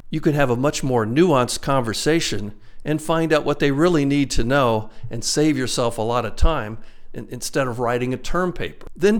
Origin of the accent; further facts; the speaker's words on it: Newark, Ohio, United States; moved away as an adult; now in Madison, United States; I had just moved to Madison, Wisconsin from my hometown of Newark, Ohio.